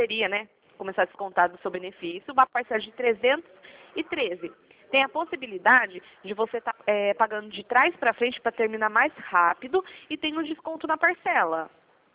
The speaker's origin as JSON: {"language": "Portuguese", "town": "Piracicaba", "region": "São Paulo", "country": "Brazil", "said": "Eu sou aqui de Piracicaba, aqui no interior de São Paulo."}